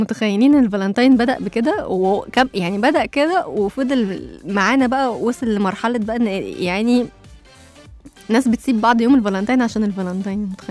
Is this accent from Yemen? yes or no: no; Egypt; عشان انتوا عارفين احنا كمصريين بنحب نحط التاتش بتاعنا كده في وسطنا